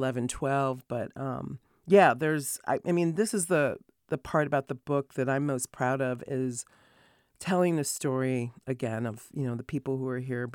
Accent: East Coast, United States; I was really suspicious. I was like, what? I'm from the East Coast.

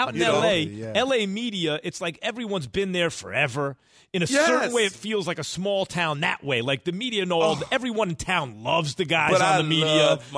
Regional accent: New York, United States; And here's the question on my mind as a New Yorker, Key.

